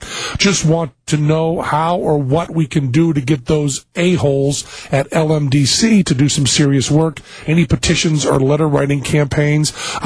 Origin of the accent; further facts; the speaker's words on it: United States; also born or lived in New York; even though I'm an American, even though I was moved by it